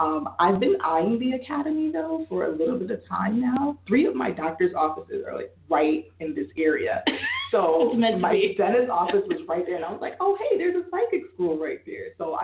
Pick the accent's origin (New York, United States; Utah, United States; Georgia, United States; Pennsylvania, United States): New York, United States; Buffalo; born there; Yes, I was born here in Buffalo. I live right down the street, actually, not too far from here.